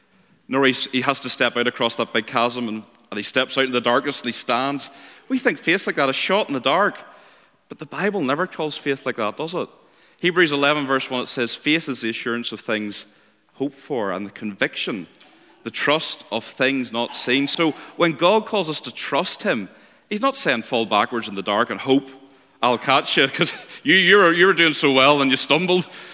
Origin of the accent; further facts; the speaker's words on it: Northern Ireland, United Kingdom; accent: Northern Irish; As you might have guessed, I'm not quite from Shetland, or indeed from Scotland, but I assure you I do speak English, it's just Northern Irish.